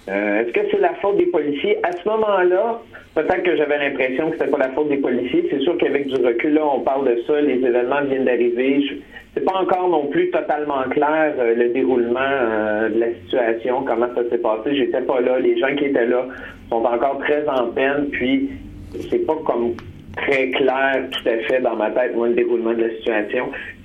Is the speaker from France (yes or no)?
no; Montreal, Quebec, Canada; quand on vient d'Hochelaga-Maisonneuve, puis qu'on porte des chandails de groupes de musique un peu rock